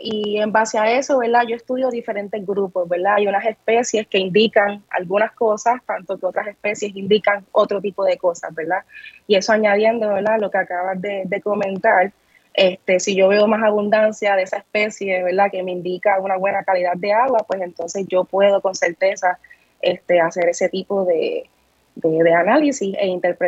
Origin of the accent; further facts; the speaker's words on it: Carolina, Puerto Rico; Soy de Carolina, Puerto Rico, realmente.